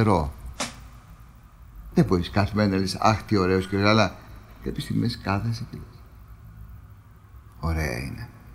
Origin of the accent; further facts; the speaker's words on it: Greece; εγώ στην Ελλάδα γεννήθηκα, στην Ελλάδα έζησα, πέρα από το διαστήματα στο εξωτερικό, και χαίρομαι που είμαι Έλληνας.